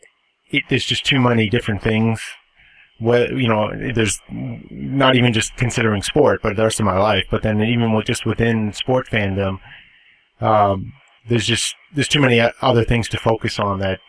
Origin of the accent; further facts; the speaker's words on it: Boston, Massachusetts, United States; moved away; because I grew up in Boston. Now, I haven't lived in Boston for 20 years.